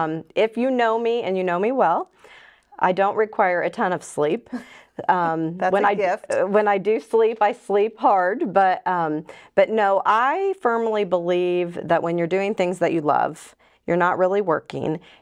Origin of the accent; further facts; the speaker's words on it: Martinsville, Indiana, United States; also born or lived in Bloomington; have been born and raised in Martinsville, lived in Bloomington for a brief period with girlfriends